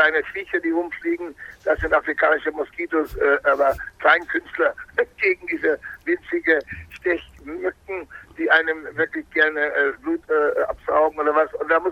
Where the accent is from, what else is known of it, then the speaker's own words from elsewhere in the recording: California, United States; German is a second language; ich bin in Kalifornien groß geworden und ich habe ein Heim in nördlich von San Francisco, Santa Rosa, Sebastopol Pool